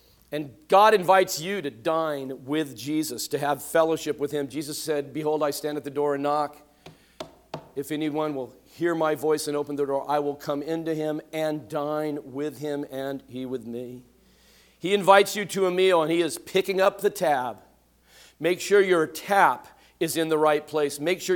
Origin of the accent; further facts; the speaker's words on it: California, United States; I mean, and, you know, I'm a foreigner, you know, I'm from California.